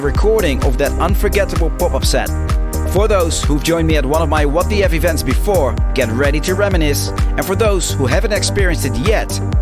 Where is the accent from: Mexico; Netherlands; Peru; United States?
Netherlands; Rotterdam, South Holland; in my hometown of Rotterdam.